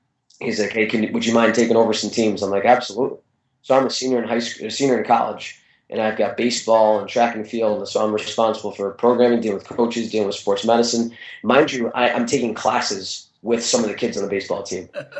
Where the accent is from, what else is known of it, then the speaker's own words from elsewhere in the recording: Connecticut, United States; I saw that there was a position at Quinnipiac University, which is in my home state of Connecticut